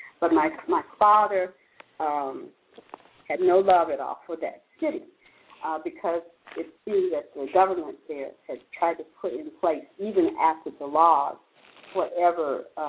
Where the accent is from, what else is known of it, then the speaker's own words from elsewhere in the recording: Alabama, United States; moved away as an adult; I moved away from Alabama soon after school and lived away and had my career. Most of my life has been outside of Alabama.